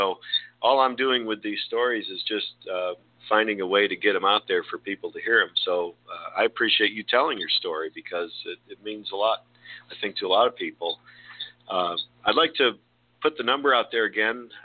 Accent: Atlanta, Georgia, United States; And so again, I come from Atlanta, which is the city of the Phoenix.

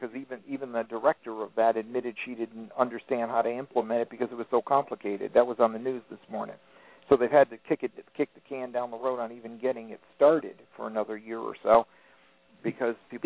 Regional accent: Connecticut, United States; Remember, I'm from Connecticut.

